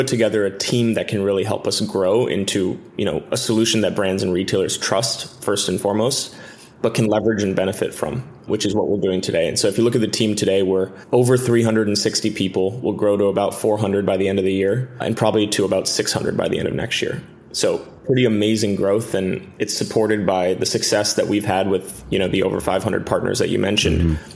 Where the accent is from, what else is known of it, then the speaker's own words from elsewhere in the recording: California, United States; I grew up here in the Bay Area, had my first venture-backed company out of college